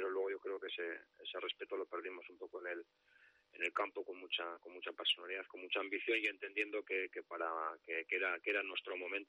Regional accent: Vitoria, Basque Country, Spain; now in Reus, Spain; como siempre digo, la Vitoria es mi tierra, Reus ahora mismo es mi casa y qué más puedo pedir

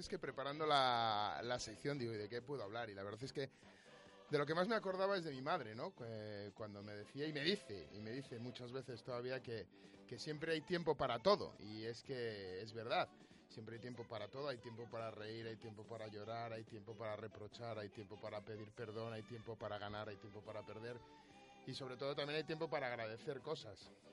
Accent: Valladolid, Castile and León, Spain; sentirte orgulloso de ser vallisoletano, ¿eh? Verdaderamente que sentías ese corazoncito que te decía, coño, que es que yo soy de Valladolid

